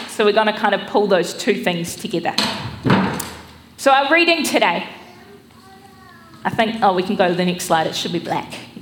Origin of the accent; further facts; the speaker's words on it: Wellington, New Zealand; I grew up in Wellington and then moved inland Kapiti. My parents bought a retreat centre. So that was the kind of context I grew up in, the faith I grew up in.